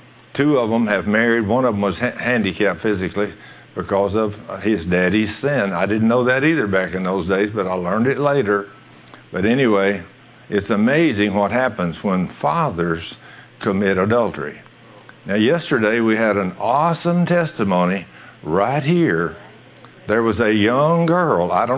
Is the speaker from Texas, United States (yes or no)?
yes; Goldthwaite, Texas, United States; we lived in Goldsway, Texas, and I was raised in Goldsway, Texas, and that's only 100 miles from Austin, Texas.